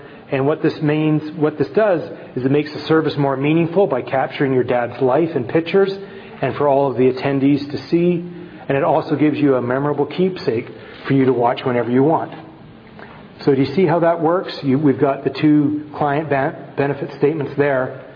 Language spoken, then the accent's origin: English; Canada; accent: Canadian; You probably had a bit more of a feel to how I sounded and my Canadian accent and that before actually meeting me face to face.